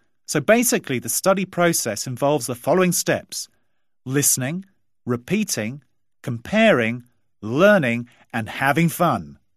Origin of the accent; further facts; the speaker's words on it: United Kingdom; first language English; I'm from the UK. Although English is my first language, I have acquired substantial ability in Chinese over the years of traveling to China and self-learning Chinese